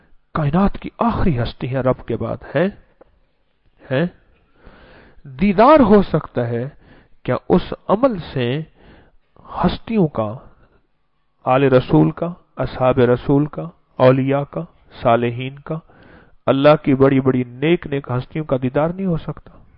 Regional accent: Lahore, Punjab, Pakistan; میں نے کہا جی میں پاکستان سے۔ کر کس جگہ سے؟ کہ لاہور سے۔

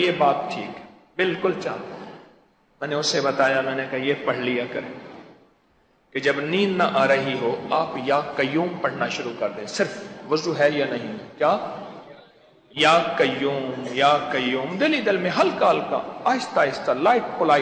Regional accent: Lahore, Punjab, Pakistan; میں نے کہا میں لاہور سے ہوں آپ کہاں سے ہیں؟

